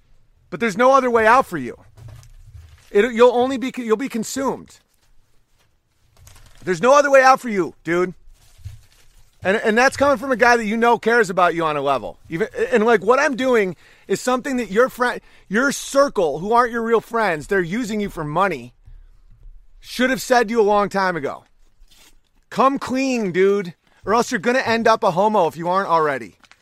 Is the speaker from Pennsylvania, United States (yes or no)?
yes; Pennsylvania, United States; moved away as an adult; I was raised in Pennsylvania, but have been living in Virginia for about 5 years now.